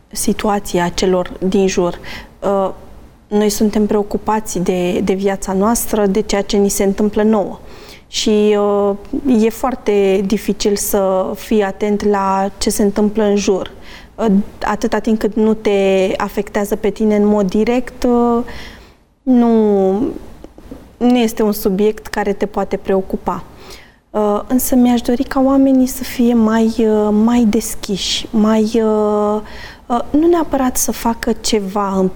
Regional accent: Romania; Da, noi ca și români suntem dezinteresați de problemele celor din jurul nostru.

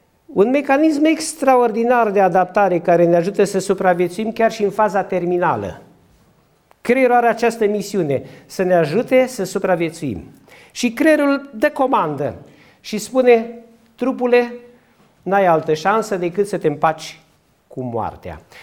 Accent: Romania; Nu știam să not, dar îmi plăcea în apă grozavă, am copilărit lângă Mureș.

